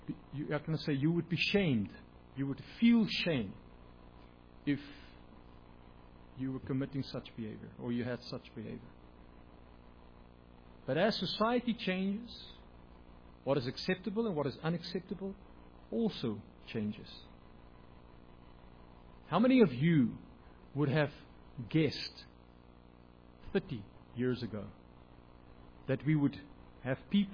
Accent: South Africa; I remember that I grew up in the Afrikaner community. Afrikaner community, very religious.

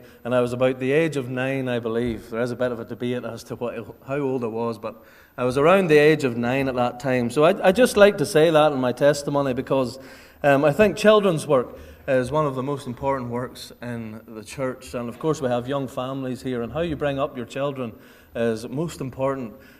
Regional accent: Ballymoney, Northern Ireland, United Kingdom; I am from Ballymoney, and I was brought up there, and I'm still living there with my wife and my family there.

